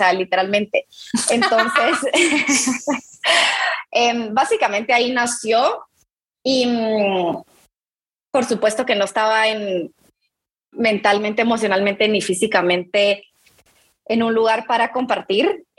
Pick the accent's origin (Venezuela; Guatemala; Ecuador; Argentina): Guatemala; yo soy de Guate